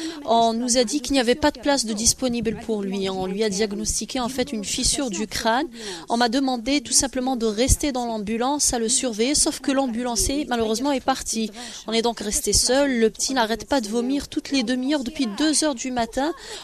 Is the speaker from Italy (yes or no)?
no; M'Sila, M'Sila Province, Algeria; Je viens de Msila